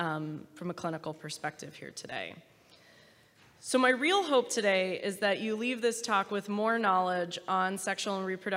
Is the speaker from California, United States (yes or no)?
no; Pittsburgh, Pennsylvania, United States; As mentioned … I'm from Pittsburgh